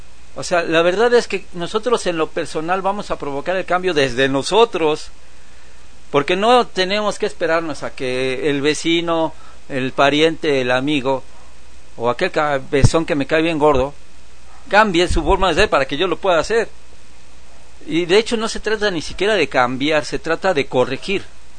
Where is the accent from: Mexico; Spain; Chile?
Mexico; somos mexicanos y estamos tan acostumbrados a esos paradigmas tan estúpidos